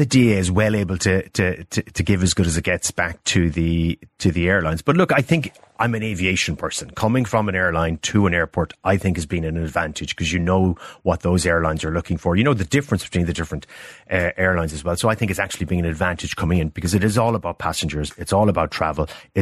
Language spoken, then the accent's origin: English; Cork, Munster, Ireland; Look, I'm from Cork myself